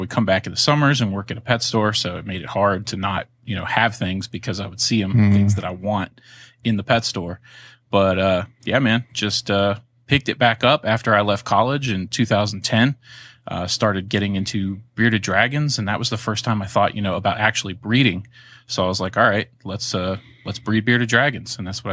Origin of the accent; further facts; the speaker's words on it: Florida, United States; You know, I grew up in Florida my younger years, so no shortage of lizards and frogs and turtles and things to go and catch.